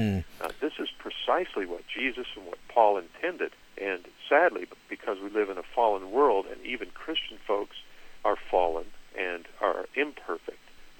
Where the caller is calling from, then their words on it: Vero Beach, Florida, United States; I am in Vero Beach.